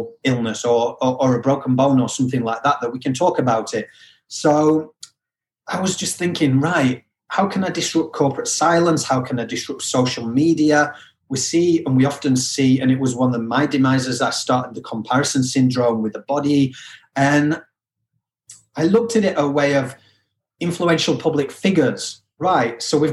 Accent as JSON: {"language": "English", "country": "United Kingdom", "said": "with my accent being a little bit all over, I am originally from the UK, as everyone can hear."}